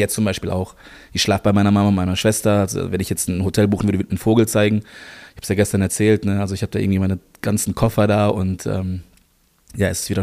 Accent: Germany; born there; Also ich bin in Deutschland geboren. Also eigentlich bin ich Deutscher, ja.

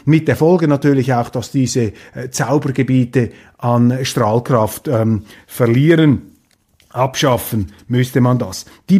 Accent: Switzerland; Das ist unser Land, das erinnert uns auch daran und zwingt uns auch als Schweizer, selber diese Weltoffenheit zu bewahren

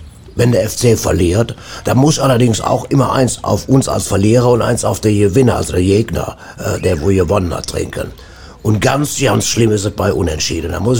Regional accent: Cologne, North Rhine-Westphalia, Germany; Ich komme ja aus Köln

